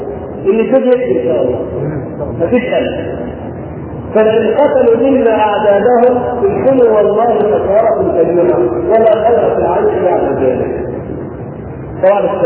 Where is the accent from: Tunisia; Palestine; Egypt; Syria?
Palestine; نحن ناس فلسطينيين